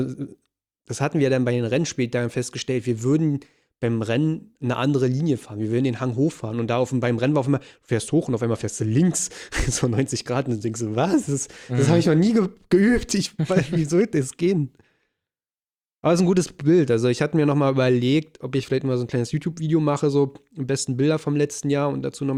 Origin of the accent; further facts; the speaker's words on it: Brandenburg, Germany; weil es ja so richtig Sand bei uns in Brandenburg ist